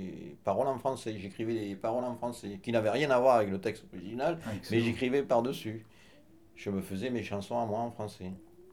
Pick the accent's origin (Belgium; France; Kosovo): France; born there; je suis né en France.